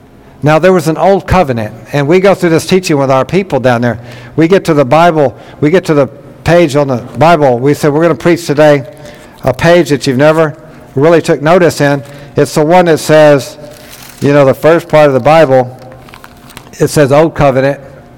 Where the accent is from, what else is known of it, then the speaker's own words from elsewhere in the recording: New York, United States; I'm from New York.